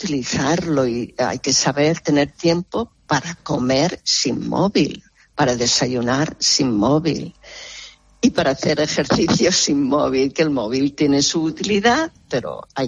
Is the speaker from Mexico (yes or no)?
no; United States; now in Barcelona, Spain; Soy de Estados Unidos, pero vivo y trabajo en Barcelona.